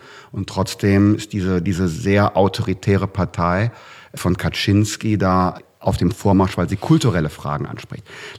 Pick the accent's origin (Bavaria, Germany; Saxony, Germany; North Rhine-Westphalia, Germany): North Rhine-Westphalia, Germany; In meinem Heimatland Nordrhein-Westfalen ist die Durchfallquote viel geringer als in MacPom